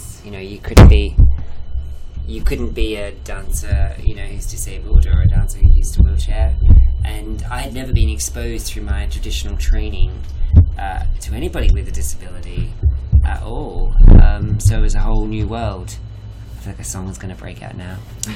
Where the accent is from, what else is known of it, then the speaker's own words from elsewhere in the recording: Jerilderie, New South Wales, Australia; I'm originally from Australia in a small country town called Jerilderie in New South Wales.